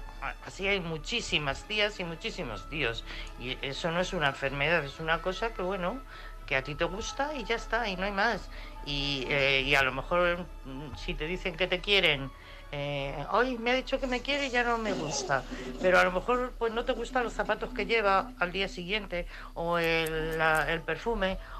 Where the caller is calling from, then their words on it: Madrid, Community of Madrid, Spain; de Madrid.